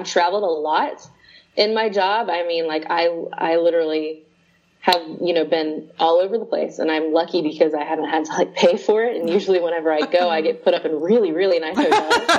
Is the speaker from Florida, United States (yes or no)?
yes; Tampa, Florida, United States; growing up in Tampa and being near the port a lot